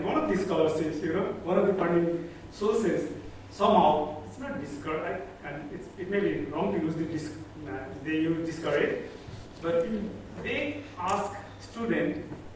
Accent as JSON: {"language": "English", "country": "Nepal", "said": "basically, I'm from Nepal, conducting research on gender issues in Nepal."}